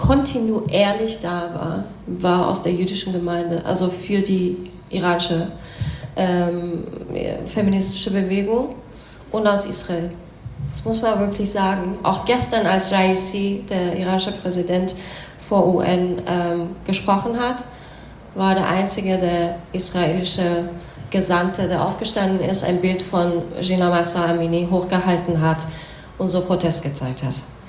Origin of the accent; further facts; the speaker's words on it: Tehran, Tehran Province, Iran; Also ich bin in Teheran aufgewachsen, wir lernen in den Schulen kaum was über Minderheiten.